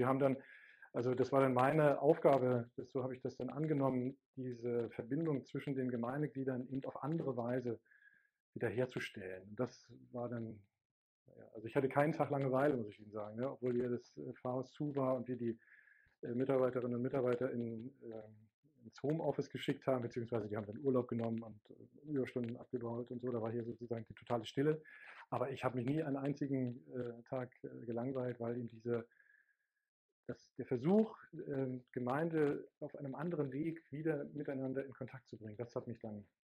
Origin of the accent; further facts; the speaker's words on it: East Germany, Germany; Bin ja aus der DDR, muss man vielleicht nochmal dazu sagen.